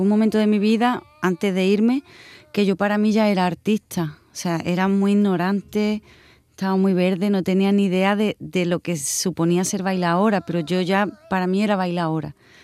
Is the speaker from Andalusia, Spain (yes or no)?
yes; Jimena de la Frontera, Andalusia, Spain; yo soy de Jimena de la Frontera, un pueblo de la Serranía de Cádiz, muy bonito, por cierto.